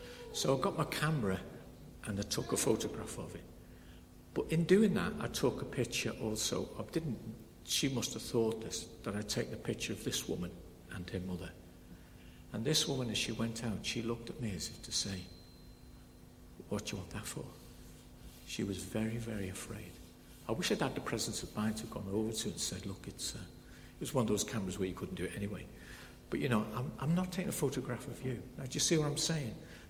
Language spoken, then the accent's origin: English; England, United Kingdom; I'm an English visitor. I'm on my holidays.